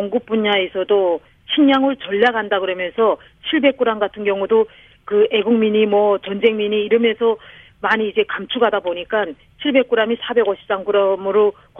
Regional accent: North Korea; moved away as an adult; now in South Korea; 저는 이제 북한에서 그 회계를 전공했고요. 그래서 또 그 부분에서 한 13년 동안 일을 했고, 그 2002년도에 그 탈북을 해서 또 2002년도에 입국을 했고요.

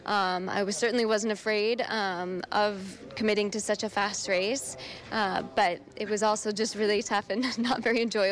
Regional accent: United States; today's performance puts me number two all-time as an American

